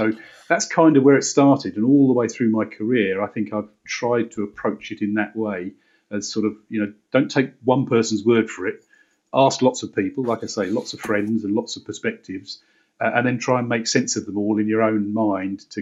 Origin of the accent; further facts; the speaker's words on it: Luton, East of England, United Kingdom; born there; I'm proud to say I was born in Luton. You know, there's a time where you wouldn't have said that, but I was born at Luton and Dunstable Hospital.